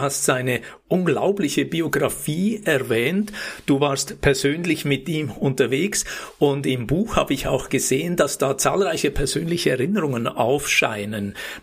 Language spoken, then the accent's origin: German; Lucerne, Switzerland; ich bin ja in Luzern geboren, aufgewachsen, habe ich in Zürich studiert.